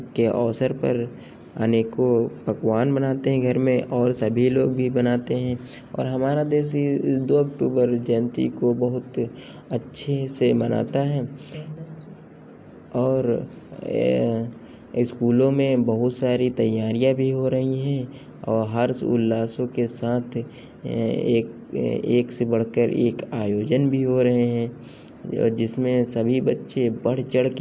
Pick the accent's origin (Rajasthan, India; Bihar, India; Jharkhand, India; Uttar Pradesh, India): Uttar Pradesh, India; Barabanki; मैं बाराबंकी से हूँ।